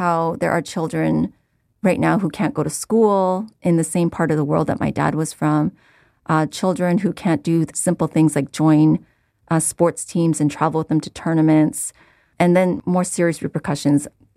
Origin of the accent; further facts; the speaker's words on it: Canada; born there; and I was born in Canada.